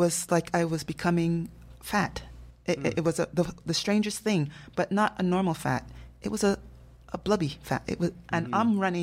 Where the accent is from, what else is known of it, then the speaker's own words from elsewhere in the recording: Canada; I recognize I'm somebody that I'm quite a Canadian person.